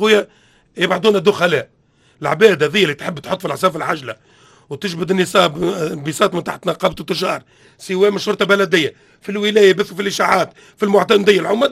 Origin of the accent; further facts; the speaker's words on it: Tunisia; نحن ولاد تونس